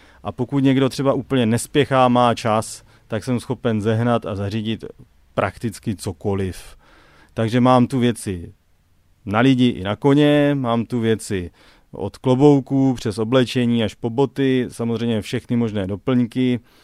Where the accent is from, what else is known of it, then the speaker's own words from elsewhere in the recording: Bystrc, South Moravian Region, Czechia; dodnes asi v Bystrci, odkud pocházím